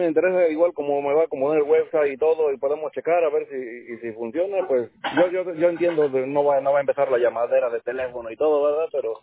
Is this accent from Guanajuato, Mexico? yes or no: yes; Guanajuato, Mexico; Somos allá de Guanajuato.